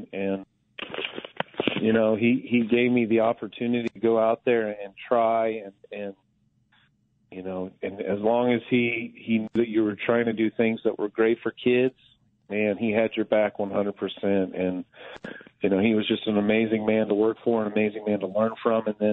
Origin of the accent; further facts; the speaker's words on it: Mulvane, Kansas, United States; I had growing up in Mulvane, I had amazing teachers.